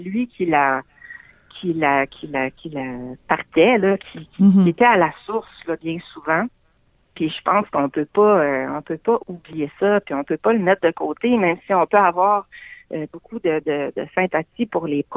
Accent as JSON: {"language": "French", "region": "Quebec", "country": "Canada", "said": "quand je suis arrivée à Québec, moi je suis originaire du Saguenay"}